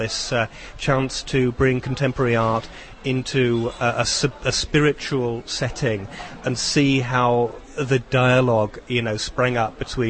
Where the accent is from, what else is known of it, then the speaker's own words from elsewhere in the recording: England, United Kingdom; now in Czech Republic; being an Englishman, a foreigner in the Czech context, I'm now the chairman of the fine arts section.